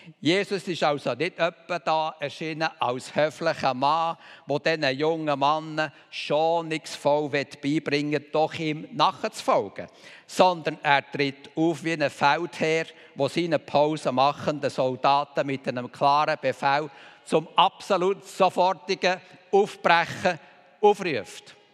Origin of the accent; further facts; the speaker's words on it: Switzerland; Denn wir sind ja Schweizer.